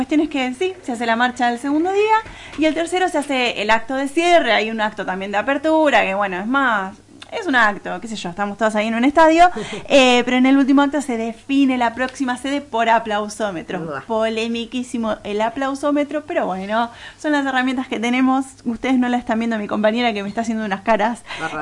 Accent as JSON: {"language": "Spanish", "town": "La Plata", "region": "Buenos Aires Province", "country": "Argentina", "said": "No me hables que soy platense y me lo perdí ese"}